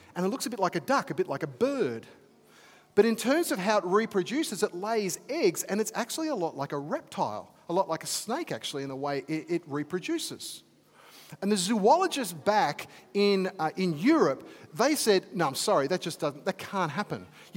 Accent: Australia; I love our country of Australia. I'm a huge fan of it. I love being an Aussie

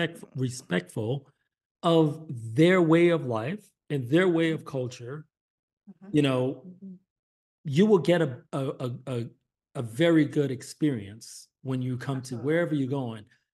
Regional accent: New York, United States; Hell yeah, I did. Shoot, I'm from New York. Nobody gonna talk down to me.

